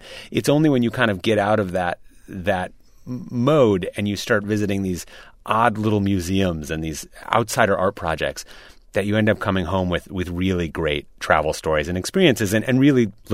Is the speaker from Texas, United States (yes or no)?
no; Minnesota, United States; I grew up in Minnesota, and I would take these long road trips with my parents.